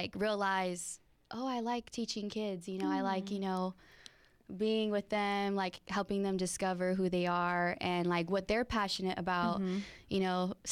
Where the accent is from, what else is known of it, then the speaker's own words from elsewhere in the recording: Yuma, Arizona, United States; also born or lived in Los Angeles; Well, I grew up in Yuma most of my life. Yeah, we moved here when I was four, my family, and then I was just raised here pretty much.